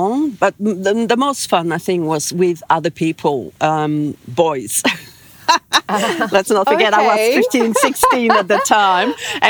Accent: Belgium; first language French; English is a second language; We are, yes. Yep. French is my first language.

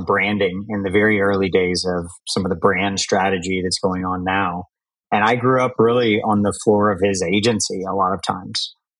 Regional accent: Houston, Texas, United States; Talking about my background, I'll start growing up in Houston, Texas.

